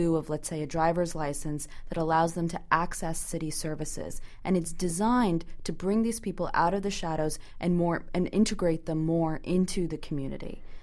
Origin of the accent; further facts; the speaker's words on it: Danbury, Connecticut, United States; You know, I'm from Danbury. I grew up there.